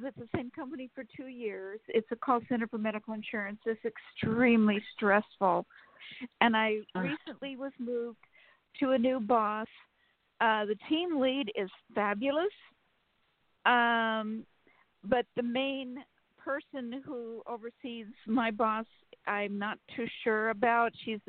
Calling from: Sacramento, California, United States; from Sacramento, California.

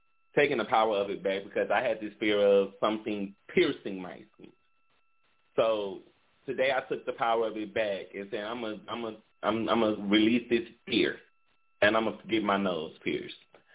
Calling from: Shreveport, Louisiana, United States; calling from Shreveport, Louisiana.

